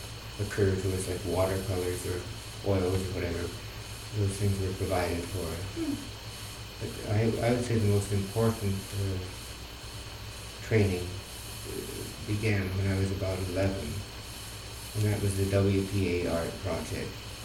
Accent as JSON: {"language": "English", "town": "Spokane", "region": "Washington", "country": "United States", "tie": "born there", "moved": "as an adult", "said": "Well, I was born in Spokane, Washington, and left home when I was drafted in 1945, 18, so apart from a short visit later, I have usually been in the East or in Michigan."}